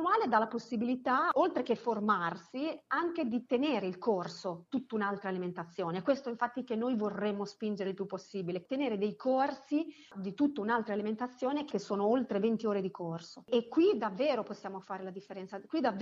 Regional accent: Emilia-Romagna, Italy; poi sono romagnola, quindi.

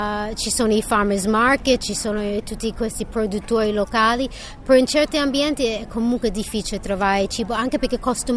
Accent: New York, United States; Italian is a second language; moved away as an adult; now in Italy; Io sono nata e cresciuta a New York

